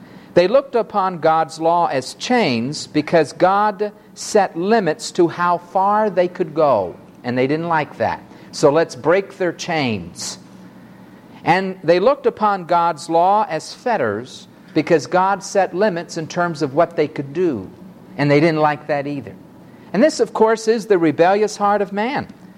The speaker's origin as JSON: {"language": "English", "town": "New York City", "region": "New York", "country": "United States", "tie": "born or raised there", "said": "Now, my wife and I, growing up in New York City, and particularly through her mom, we do get to go now and then to the Metropolitan Opera."}